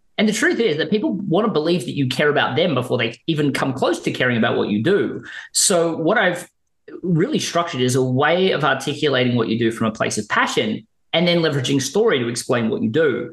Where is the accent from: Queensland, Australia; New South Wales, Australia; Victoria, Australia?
Victoria, Australia; Melbourne; accent: Australian; moved away as an adult; now in United States; I'm an Australian living in America. So a lot of people are going to ask, obviously, where the accent's coming from. It's coming from Melbourne, Australia. I moved to America when I turned 30.